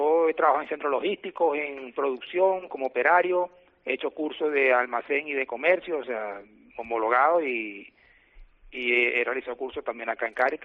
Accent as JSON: {"language": "Spanish", "country": "Venezuela", "said": "Venezuela."}